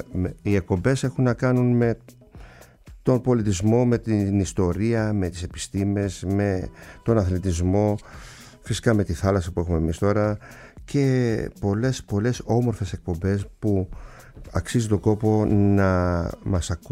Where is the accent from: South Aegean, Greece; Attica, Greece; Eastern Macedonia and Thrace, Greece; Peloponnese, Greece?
South Aegean, Greece; Kasos; από το νησί μου την Κάσο